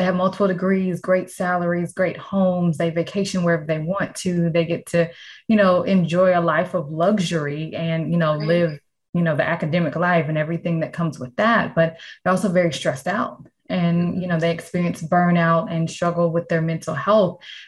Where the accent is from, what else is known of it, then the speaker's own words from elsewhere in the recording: the South, United States; So I grew up in the South. I'm a pastor's kid.